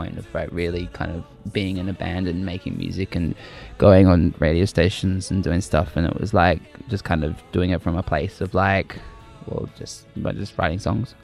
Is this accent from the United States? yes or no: no; Adelaide, South Australia, Australia; Yeah. But everyone in Adelaide hates Melbourne.